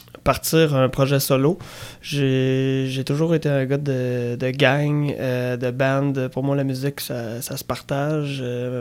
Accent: Trois-Rivières, Quebec, Canada; Moi, je viens de Trois-Rivières.

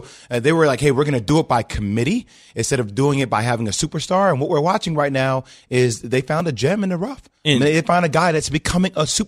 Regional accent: New Jersey, United States; since I've been a little boy, and I grew up in New Jersey, Big East basketball.

